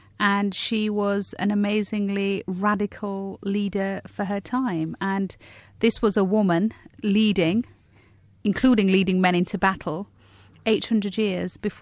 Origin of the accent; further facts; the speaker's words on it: Dewsbury, Yorkshire and the Humber, United Kingdom; I grew up in West Yorkshire, in Dewsbury.